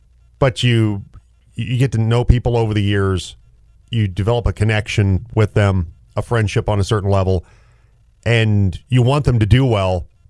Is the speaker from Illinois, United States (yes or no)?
yes; Illinois, United States; I'm from Illinois, so I'm going to root for Wabash Valley